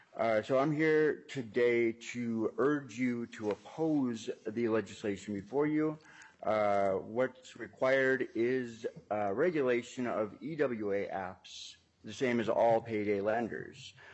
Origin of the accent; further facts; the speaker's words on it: Minnesota, United States; I'm a Minnesotan who takes pride in providing for myself and my family